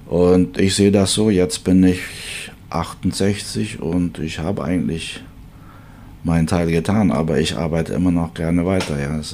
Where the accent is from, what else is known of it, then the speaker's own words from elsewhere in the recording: Canada; Als Kanadier brauchten wir damals da nicht eine große Summe zahlen